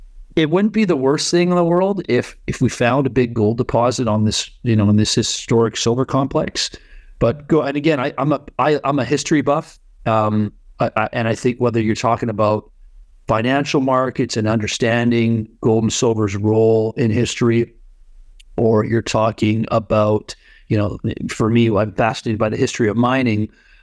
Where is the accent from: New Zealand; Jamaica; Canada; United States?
Canada; Vancouver, British Columbia; I was born and raised in Vancouver, BC.